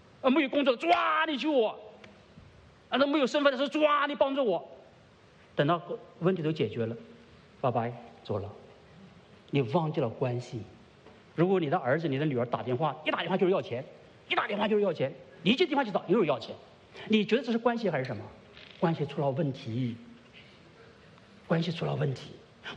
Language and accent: Chinese; China; 后来我想，也对呀，我们中国人早就知道了，我们骂人的时候怎么骂的？